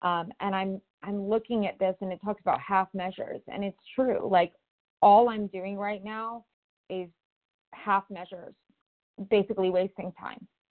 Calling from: California, United States; I'm calling from California.

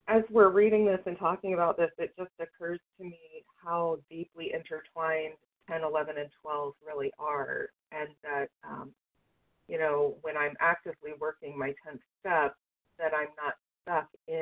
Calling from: West Virginia, United States; from West Virginia

